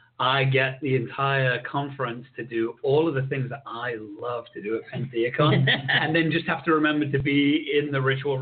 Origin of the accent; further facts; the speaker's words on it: United Kingdom; which is, you know, that's my heritage. Mm-hmm. I'm from England and Wales, from Britain